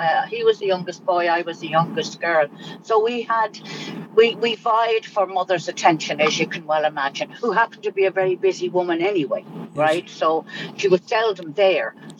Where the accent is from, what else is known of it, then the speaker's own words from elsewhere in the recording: Ireland; growing up in Ireland, in good Catholic Ireland